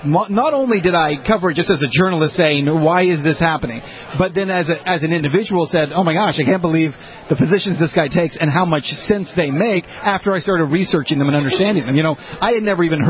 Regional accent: El Paso, Texas, United States; moved away as an adult; also born or lived in Cincinnati; now in Atlanta, United States; I worked in El Paso. That was my hometown, first TV market.

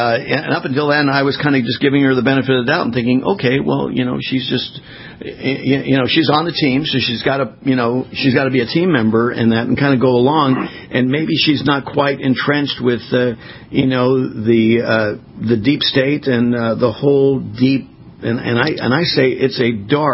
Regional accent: California, United States; I mean, hey, look, you're in California. I was born and raised in California.

